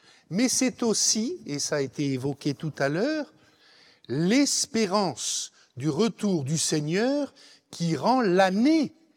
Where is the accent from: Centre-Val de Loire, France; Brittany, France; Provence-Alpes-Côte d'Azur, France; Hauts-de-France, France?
Provence-Alpes-Côte d'Azur, France; Marseille; J'enlève ma montre parce que je suis de Marseille.